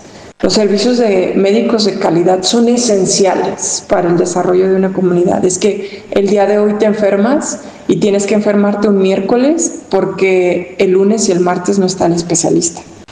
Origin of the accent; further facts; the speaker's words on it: Jalisco, Mexico; en nuestra raíz natal, como jaliscienses, como mexicanos